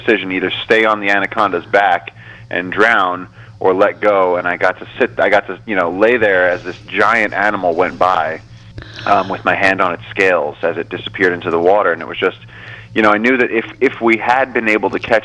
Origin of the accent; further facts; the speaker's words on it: New York City, New York, United States; born there; I don't know how I was born in Brooklyn. I just don't know. I mean, I love it. It feels, you know, of course, it's my family and a part of my home